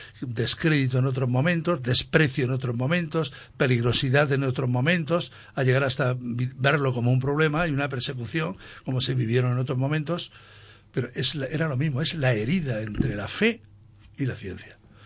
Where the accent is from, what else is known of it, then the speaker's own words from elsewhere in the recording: Benejúzar, Valencian Community, Spain; Mi pueblo, que es Benejúzar, y otros muchos pueblos del entorno quedaron marcados en sus patronas